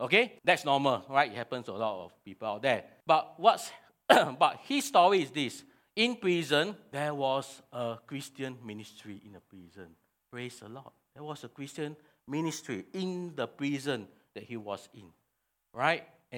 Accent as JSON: {"language": "English", "region": "Penang", "country": "Malaysia", "second_language": "English", "said": "I'm from Penang. I stay on the island."}